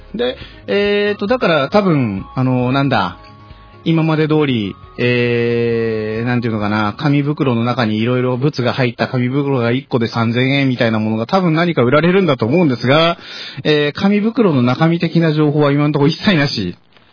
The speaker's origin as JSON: {"language": "Japanese", "region": "Tokyo", "country": "Japan", "tie": "born or raised there", "said": "僕が東京生まれで東京育ちだからってことなのかもしれないけど"}